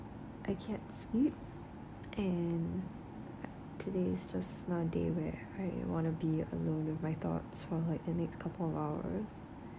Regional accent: Singapore; I am from Singapore and I'm Chinese

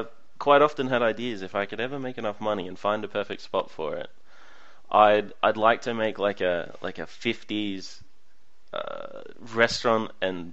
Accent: Australia; I don't think it has anything to do with being Australian. I think it more has to do with an accent.

